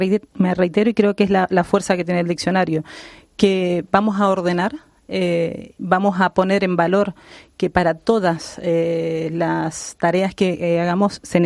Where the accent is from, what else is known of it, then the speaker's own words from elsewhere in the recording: Mendoza, Argentina; now in Spain; De Mendoza.